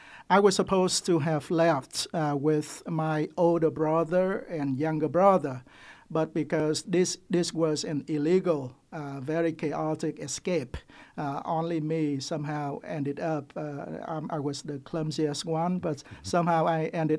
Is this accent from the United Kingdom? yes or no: no; Vietnam; now in United States; And as you mentioned before, I am a refugee from Vietnam.